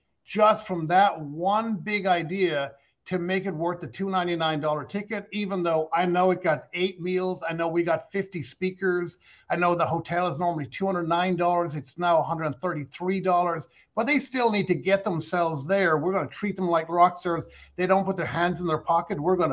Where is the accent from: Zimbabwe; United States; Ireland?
Ireland; A golfer, I'm not a golfer, even though I'm Irish.